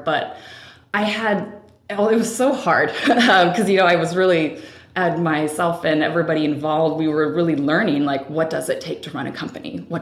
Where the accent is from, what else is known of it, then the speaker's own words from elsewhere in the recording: Seattle, Washington, United States; now in Portland, United States; Yes, I'm originally from Seattle. Mm-hmm. Yeah, and I came down to Portland, oh gosh, I think it's been 3 or 4 years ago